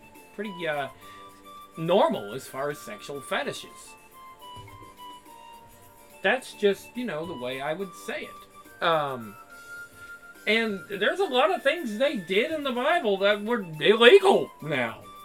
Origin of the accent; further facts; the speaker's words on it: United States; born there; I was born in America, but I'm not really a fan of the people that created the country.